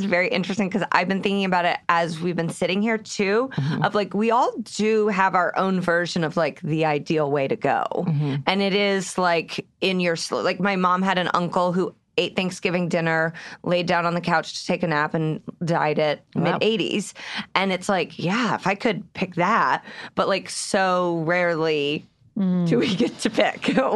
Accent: Kansas City, Missouri, United States; So no one's like, I'm from Kansas City.

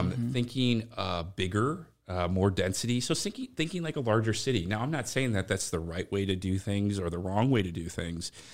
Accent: Rochester, Minnesota, United States; You know, I was born and raised in Rochester, just like Bucky, and I know Dylan lived very close by in Owatonna.

